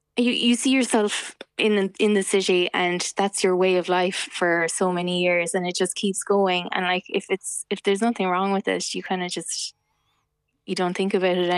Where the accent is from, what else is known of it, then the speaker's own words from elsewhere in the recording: Buttevant, Munster, Ireland; Yes, I'm from North Cork.